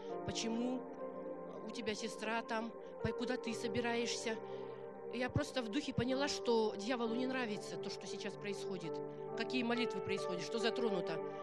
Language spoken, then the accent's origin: Russian; Irkutsk Oblast, Russia; Мы приехали из Братской Сибири.